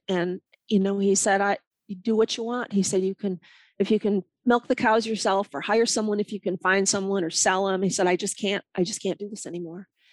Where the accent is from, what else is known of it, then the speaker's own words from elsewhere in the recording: Milwaukee, Wisconsin, United States; now in Le Sueur County, United States; He is from the east side of St. Paul, Minnesota. I am from Milwaukee, Wisconsin. He bought this farm that we're on in Le Sueur County in 1988